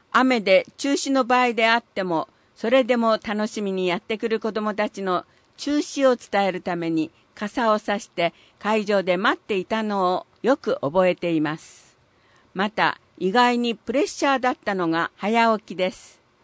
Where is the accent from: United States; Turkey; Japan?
United States; Philadelphia, Pennsylvania; 今回は私の出身地であるフィラデルフィア市の名物と名所を紹介したいと思います。